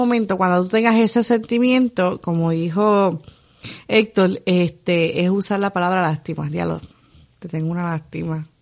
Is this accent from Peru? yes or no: no; Puerto Rico